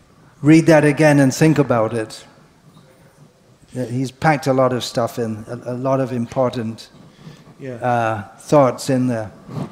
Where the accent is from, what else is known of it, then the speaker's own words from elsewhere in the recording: United Kingdom; He's American, so he says schism. I'm British, so I say schism.